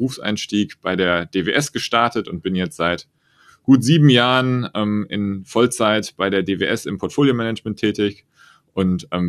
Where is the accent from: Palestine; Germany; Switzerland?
Germany; Friedrichsdorf, Hesse; Ich komme aus der Region rund um Frankfurt. Ich bin in Friedrichsdorf groß geworden, so ungefähr so 30 Kilometer nördlich von Frankfurt. Bin dort zur Schule gegangen, in der Grundschule, dann in Bad Homburg auf die weiterführende Schule gegangen.